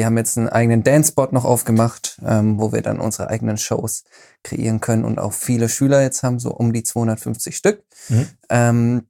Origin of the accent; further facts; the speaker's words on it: Schweinfurt, Bavaria, Germany; wir kommen aus Schweinfurt, einer Weltstadt mit 50.000 Einwohnern, Industriestadt.